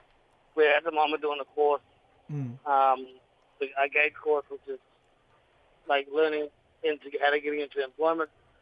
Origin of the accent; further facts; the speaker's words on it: Kununurra, Western Australia, Australia; I'm from Kununurra, so Mirong tribe from my father's side.